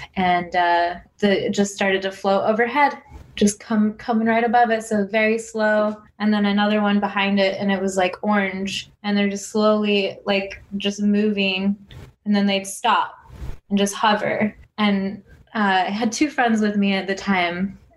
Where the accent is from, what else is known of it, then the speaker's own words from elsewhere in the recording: Utah, United States; also born or lived in Colorado; I've lived in Colorado. I'm actually from Utah originally.